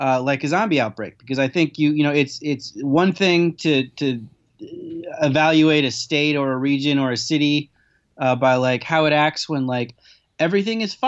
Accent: Indiana, United States; also born or lived in Michigan / Iowa / Ohio; now in Illinois, United States; So I've lived all over the Midwest. I grew up in Indiana. We used to live in Michigan.

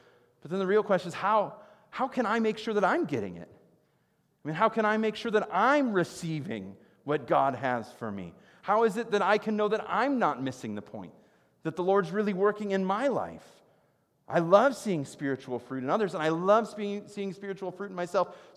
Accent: Midwest, United States; I grew up in the Midwest. I couldn't help it.

